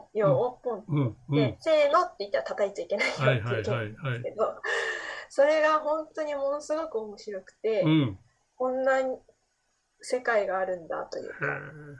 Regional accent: Atsugi, Kanagawa, Japan; 厚木市出身なんですけど、厚木市のジュニアリーダーズクラブに中学生の時、中学校2年生、1年生の終わりとかに入って、

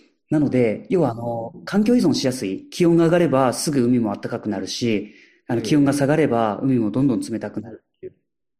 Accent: Fukuoka, Japan; accent: Hakata dialect; 福岡県福岡市の出身で、今も福岡ファンは福岡市内にあります。

